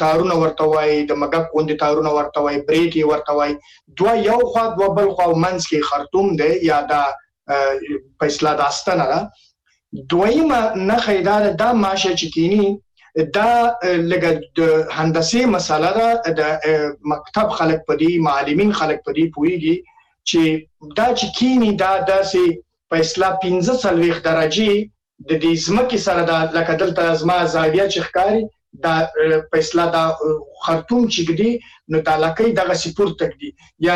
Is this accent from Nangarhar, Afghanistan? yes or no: yes; Nangarhar, Afghanistan; زه د ننګرهار یم